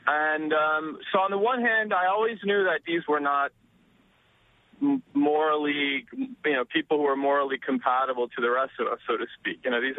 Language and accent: English; New Jersey, United States; also born or lived in New York; I was born in New York, but I grew up at the Jersey Shore.